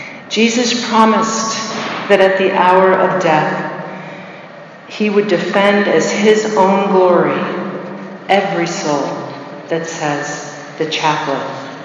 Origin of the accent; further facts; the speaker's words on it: Florida, United States; But I grew up in Florida, and in 1992, Homestead, which is south of Miami, was completely wiped out by Hurricane Andrew.